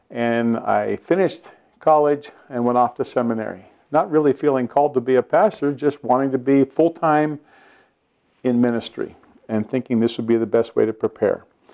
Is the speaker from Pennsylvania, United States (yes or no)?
yes; Pennsylvania, United States; I grew up in Western Pennsylvania near Pittsburgh.